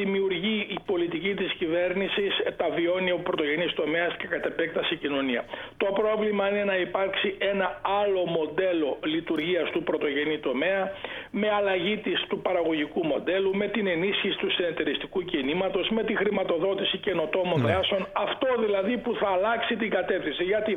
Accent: Drama, Eastern Macedonia and Thrace, Greece; Εγώ είμαι από τη Δράμα, εκλέγομαι στη Δράμα, μια αμυγός αγροκτηνοτροφική περιοχή.

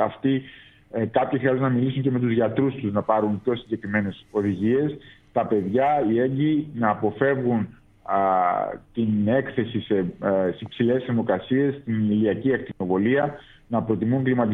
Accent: Cyprus; moved away as an adult; now in Athens, Greece; Ναι, είμαι Κύπριος, γεννήθηκα, μεγάλωσα στην Κύπρο, ήρθα να σπουδάσω στην ιατρική Αθήνας.

